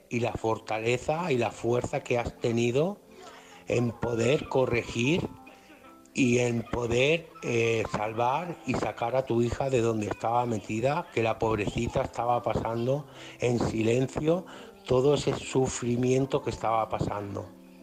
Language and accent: Spanish; Alcoy, Valencian Community, Spain; os escucho todas las noches, soy de Alcoy, Alicante.